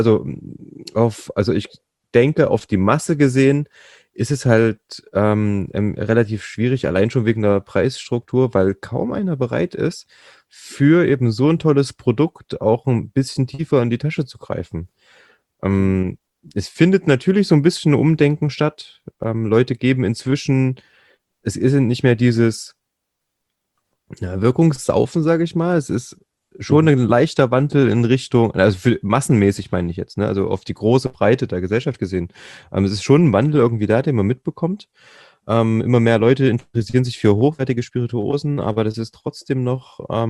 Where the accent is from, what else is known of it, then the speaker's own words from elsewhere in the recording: East Germany, Germany; ich bin typischer Ossi, ne? Aber Baujahr 87